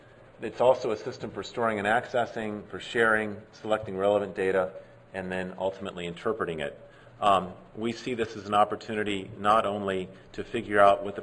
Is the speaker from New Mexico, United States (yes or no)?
yes; New Mexico, United States; I'm from New Mexico, so I haven't clicked on that here. I think it's too cold.